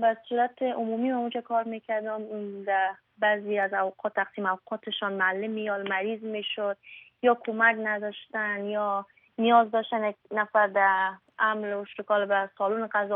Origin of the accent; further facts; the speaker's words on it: Afghanistan; من افغانی هستم من مسلمان هستم